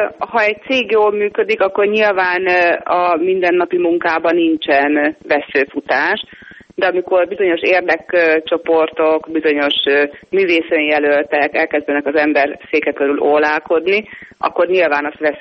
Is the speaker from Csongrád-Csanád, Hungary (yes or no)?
yes; Szeged, Csongrád-Csanád, Hungary; born there; Hát szeretni, a szülővárosomban szeretnék, ahol élek.